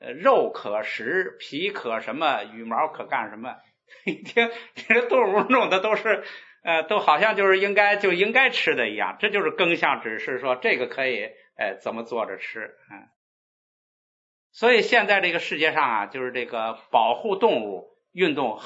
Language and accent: Chinese; Guangdong, China; 我们广东人有这个哈，除了四条腿的，除了板凳不吃